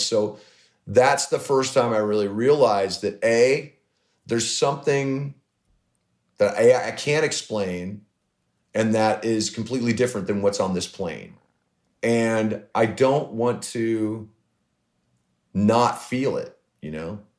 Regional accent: Des Moines, Iowa, United States; the apartments that I grew up in Des Moines

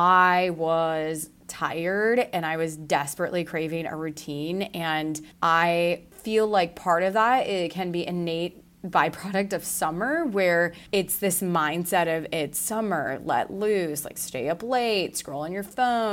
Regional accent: Iowa, United States; also born or lived in Chicago; now in Charleston, United States; I'm originally from Iowa and my husband and I met in Chicago, and he's from the suburbs of Chicago. We lived in downtown for about 10 years almost.

